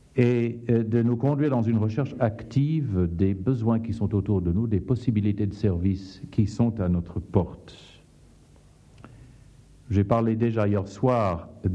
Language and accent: French; Zambia; also born or lived in Angola; Je suis moi-même fils de missionnaire. Je suis né en Zambie et j'ai vécu toute mon enfance tantôt en Zambie, tantôt en Angola.